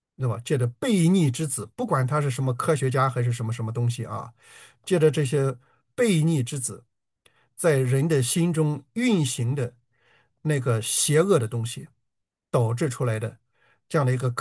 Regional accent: China; 可是我们中国人虽然没有信仰，但是我们深知道人无完人。

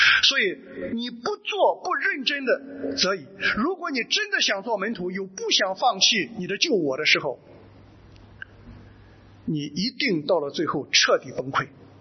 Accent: China; 我们中国人传统也不错嘛

